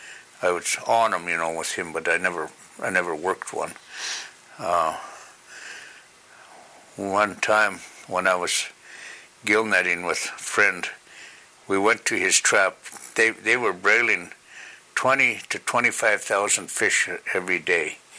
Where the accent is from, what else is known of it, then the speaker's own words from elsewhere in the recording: Seldovia, Alaska, United States; So growing up in Soldovia was interesting